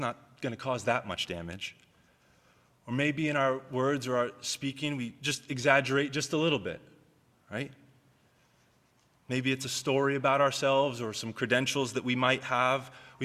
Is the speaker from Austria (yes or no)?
no; United States; I shouldn't admit this, but I'm American.